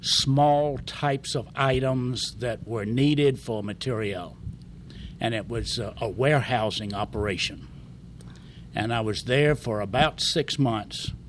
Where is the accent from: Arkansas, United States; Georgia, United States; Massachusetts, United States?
Georgia, United States; Quitman; Born and raised in Quitman, Georgia. When I was ready, finishing high school, we had 11 grades.